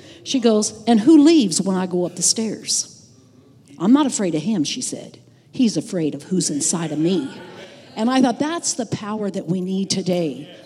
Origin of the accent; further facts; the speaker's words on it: West Virginia, United States; I remember going back one time to West Virginia. I'm from West Virginia.